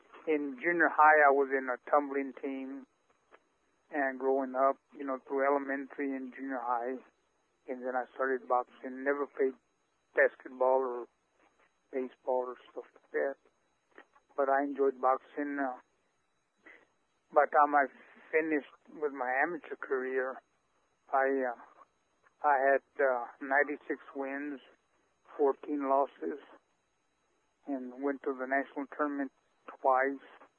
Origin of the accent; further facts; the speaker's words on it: Clovis, United States; I was born here in Clovis in February 24th, 1949.